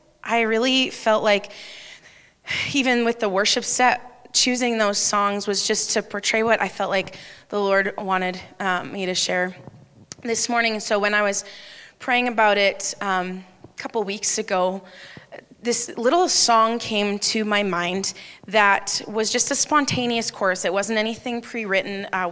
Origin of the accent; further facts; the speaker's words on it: Regina, Saskatchewan, Canada; I'm from Regina originally.